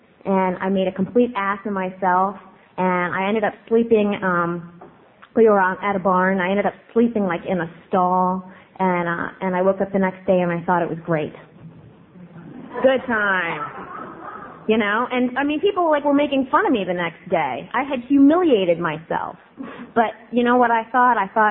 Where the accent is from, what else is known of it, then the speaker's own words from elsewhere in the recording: Washington, District of Columbia, United States; born there; I am from America. I was born in Washington, D.C. I came from an upper middle class family.